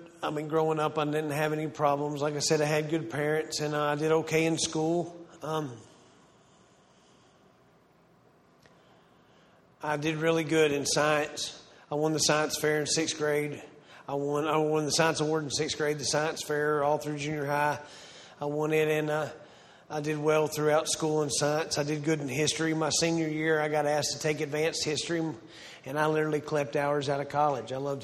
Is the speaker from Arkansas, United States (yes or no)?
yes; Jonesboro, Arkansas, United States; I was born in August of 1973 in Jonesboro, Arkansas. I grew up in a decent home.